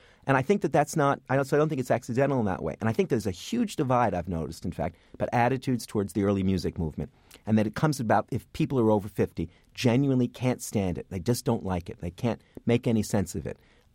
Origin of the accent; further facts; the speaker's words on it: Canada; We're Canadian